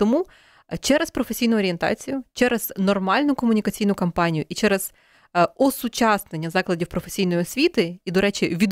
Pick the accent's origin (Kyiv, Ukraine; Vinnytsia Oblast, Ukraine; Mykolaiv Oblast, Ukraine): Vinnytsia Oblast, Ukraine; Ladyzhyn; це не 36 тисяч, наприклад, в моєму рідному містечку Латижин.